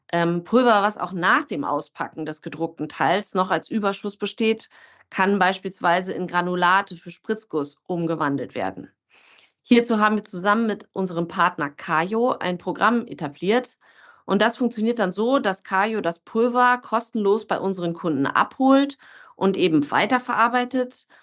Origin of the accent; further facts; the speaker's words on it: Berlin, Germany; als es mich zurück in meine Heimat Berlin zog